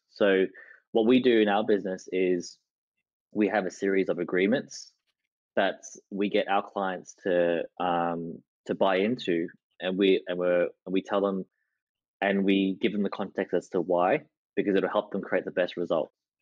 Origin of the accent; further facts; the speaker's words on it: Australia; I like to swear because I'm Australian